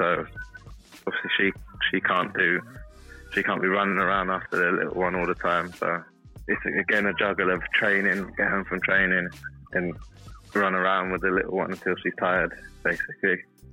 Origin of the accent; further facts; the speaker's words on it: Harrow, London, United Kingdom; I grew up in Harrow, so that's 15 minutes away from Wembley.